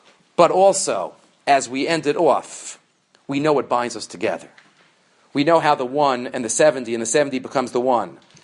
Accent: Beit Shemesh, Jerusalem District, Israel; I'm from Beit Shemesh.

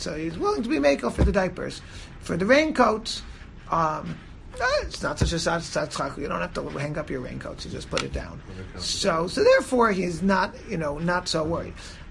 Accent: Silver Spring, Maryland, United States; Okay, no, it's, I grew up in Silver Spring, Maryland, and we hang dried half of the clothing.

